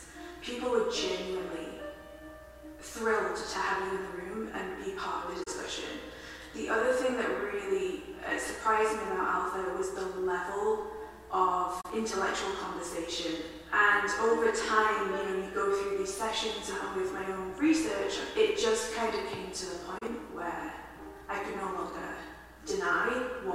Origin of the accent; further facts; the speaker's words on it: Manchester, North West England, United Kingdom; moved away as an adult; now in New York, United States; I am from Manchester in England. I've lived in the US now, specifically in New York, for 5 years.